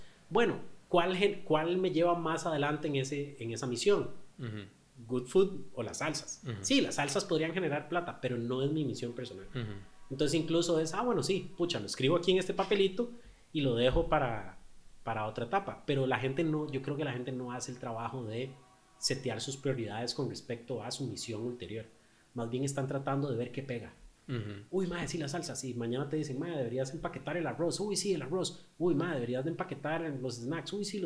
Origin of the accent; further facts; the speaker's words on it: Costa Rica; Claro, y como ticos, eso es una cosa muy tica, ¿verdad?